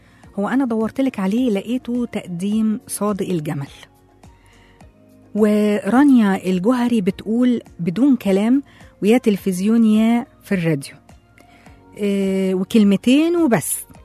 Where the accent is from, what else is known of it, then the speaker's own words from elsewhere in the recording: Shubra, Cairo Governorate, Egypt; وزي ما أنا قلت أنا من شبرا أصلا وبحب جدا أي حد من شبرا